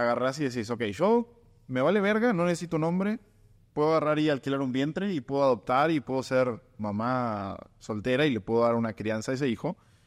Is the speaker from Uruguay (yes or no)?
yes; Uruguay; Yo soy de Uruguay, para los que conocen Uruguay, Uruguay es un país en peligro de extinción.